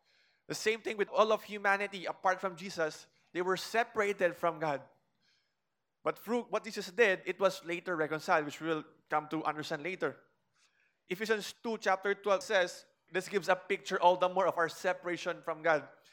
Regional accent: Philippines; But for us, Filipinos, even if I go to Singapore, I don't have the full rights of being a Singaporean citizen.

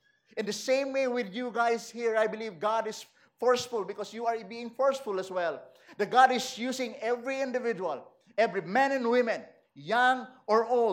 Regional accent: Zamboanga, Zamboanga Peninsula, Philippines; I'm from Zamboanga, but I'm an Ilonggo.

